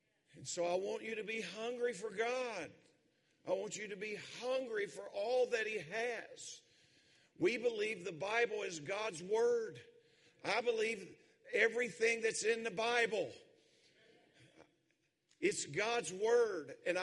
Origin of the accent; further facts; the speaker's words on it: Kentucky, United States; also born or lived in Arizona; Well, most of you know I'm from Kentucky.